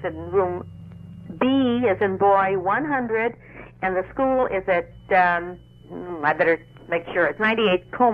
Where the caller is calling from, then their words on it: Skokie, Illinois, United States; I'm calling from Skokie